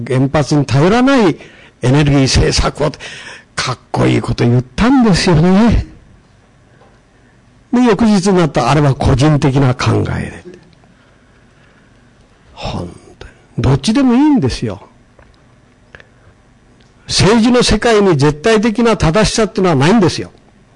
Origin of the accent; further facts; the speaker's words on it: Hokkaido, Japan; 北海道の寒いところで生まれ育ったでしょう、私は。